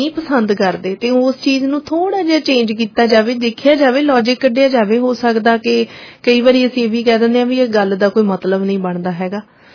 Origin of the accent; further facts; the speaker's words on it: Punjab, India; moved away; ਜਿਵੇਂ ਕਿ ਆਪਾਂ ਪੰਜਾਬ ਤੋਂ ਇੱਥੇ ਛੱਡ ਕੇ ਆ ਰਹੇ ਹੈਗੇ ਆ ਤੇ। ਪਰ ਅਸੀਂ ਜਿੱਥੇ ਜੰਮੇ ਪਲੇ ਆ